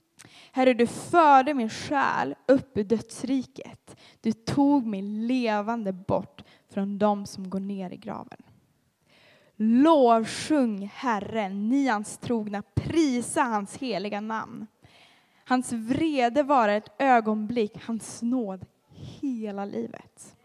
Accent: Umeå, Västerbotten County, Sweden; Jag kommer från Umeå, men jag har inte så mycket norrländsk dialekt, tyvärr.

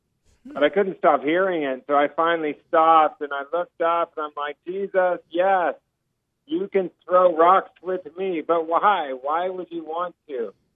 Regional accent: Manhattan Beach, California, United States; Small part of town called Manhattan Beach, and that's where my parents met.

